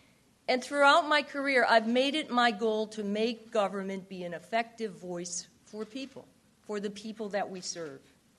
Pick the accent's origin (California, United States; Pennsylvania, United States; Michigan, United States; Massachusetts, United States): Massachusetts, United States; North Adams; I grew up in Western Massachusetts in North Adams.